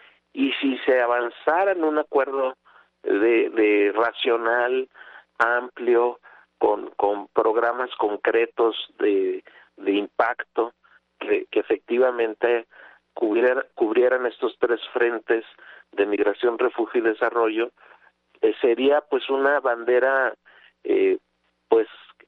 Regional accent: Mexico; el 40% de ese gran flujo migrante somos mexicanos

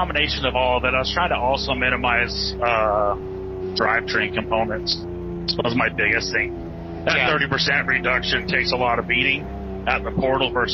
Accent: Salt Lake City, Utah, United States; You know, I grew up in Salt Lake City, and we did our stuff up there.

